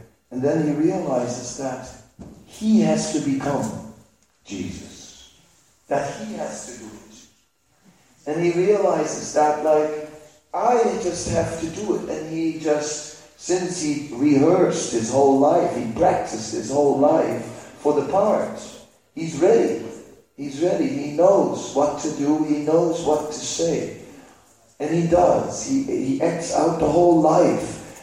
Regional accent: Vrindavan, Uttar Pradesh, India; I came from Vrindavan, and after that I could not choose any place.

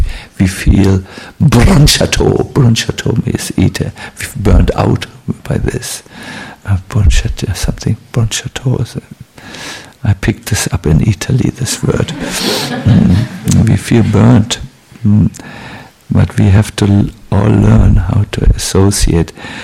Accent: Germany; English is a second language; I come from Germany. I can't stop criticizing.

